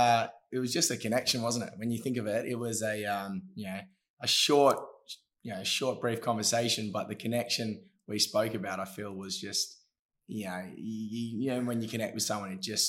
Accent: Broome, Western Australia, Australia; I grew up in Broome, Western Australia, a small coastal town off the north coast of WA. And that in itself was, you know, it was a small coastal pearling town.

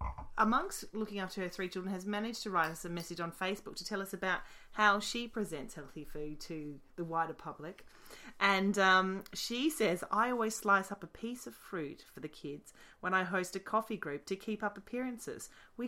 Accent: Australia; accent: Australian; I'll just keep to the Australian one.

